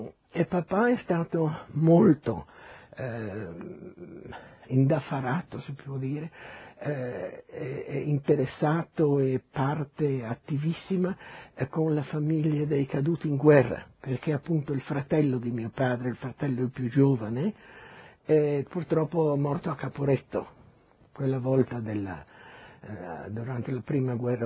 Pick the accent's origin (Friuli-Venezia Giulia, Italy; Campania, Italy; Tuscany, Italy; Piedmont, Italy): Friuli-Venezia Giulia, Italy; Udine; born there; mio padre è nato a Udine, io sono nato a Udine